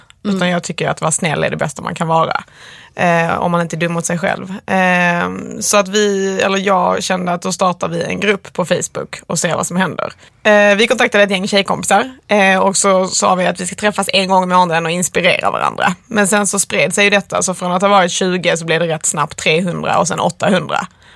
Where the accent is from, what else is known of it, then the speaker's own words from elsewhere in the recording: Skåne, Sweden; now in Stockholm, Sweden; när jag kommer från Skåne.